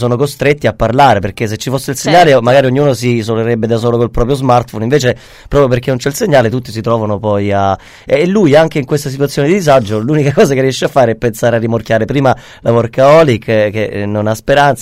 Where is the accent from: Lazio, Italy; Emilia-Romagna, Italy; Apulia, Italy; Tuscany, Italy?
Apulia, Italy; No, io sono pugliese.